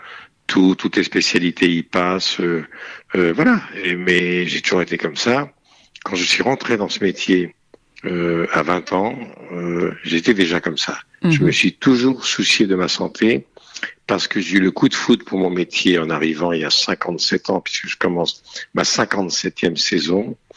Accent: Normandy, France; J'ai grandi dans le milieu médical et j'ai vu quand j'étais gamin les dégâts dans la France profonde de Normandie des années 50-60

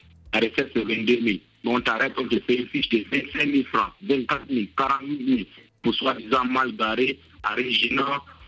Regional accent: West, Cameroon; Je suis issu de la région de l'Ouest. Et vous savez, au Cameroun, la région de l'Ouest est vraiment la première région du Cameroun où il y a l'agriculture.

